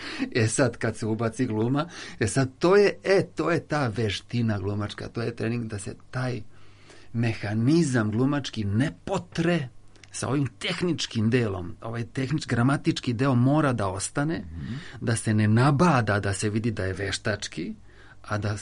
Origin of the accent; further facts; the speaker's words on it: Belgrade, Serbia; born there; sam rođen u Beogradu.